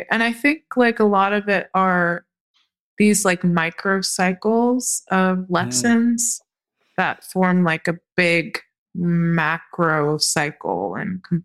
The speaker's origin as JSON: {"language": "English", "region": "Texas", "country": "United States", "said": "I'm from Texas, and there's a, well, right outside of Houston"}